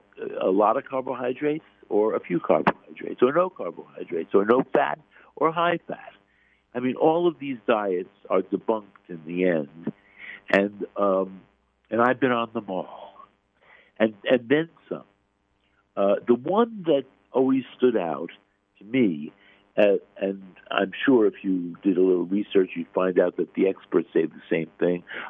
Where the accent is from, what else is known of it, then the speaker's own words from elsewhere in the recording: Brooklyn, New York, United States; from a Brooklyn-based, I grew up in Brooklyn, a Brooklyn-based diet doctor named Stillman